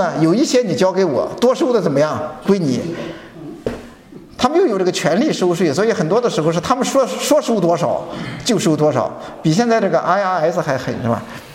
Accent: China; 我们中国人喜欢吃食物，是吧？

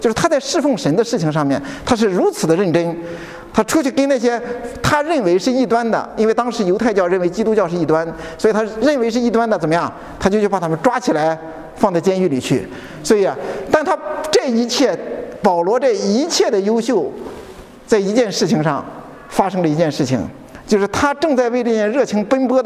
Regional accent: Beijing, China; 我是北京人，我在北京出生的北京人，是吧？

